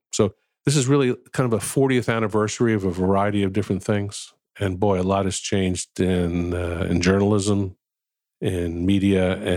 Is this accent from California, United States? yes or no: no; New York, United States; I'm a New Yorker, and 74, you know, I was looking for a job out of graduate school